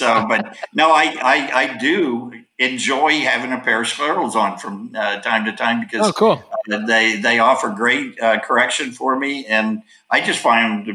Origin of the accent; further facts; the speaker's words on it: Texas, United States; in Texas? That's right. Yeah.